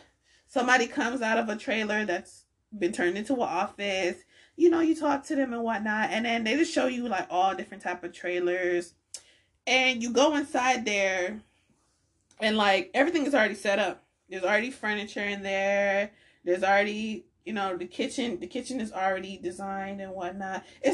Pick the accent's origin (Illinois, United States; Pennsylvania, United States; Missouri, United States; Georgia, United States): Georgia, United States; Milledgeville; I grew up in Milledgeville, Georgia.